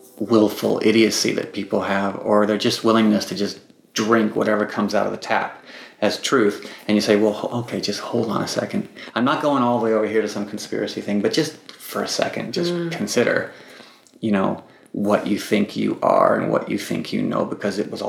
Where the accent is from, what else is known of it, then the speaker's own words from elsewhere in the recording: United States; I was born and raised in America, typical American diet. Fundamentally normal American upbringing.